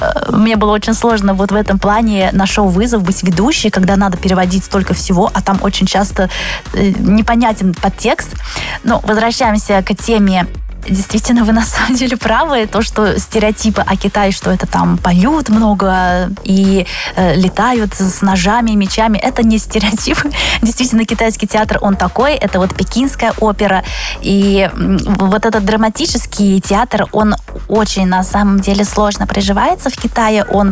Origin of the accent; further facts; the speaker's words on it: Russia; first language Chinese; Russian is a second language; Да, я сначала говорила на китайском языке, и это мой первый родной язык. Я когда говорю людям в России, что я выросла здесь, в России, мне говорят, а, так ты наша русская.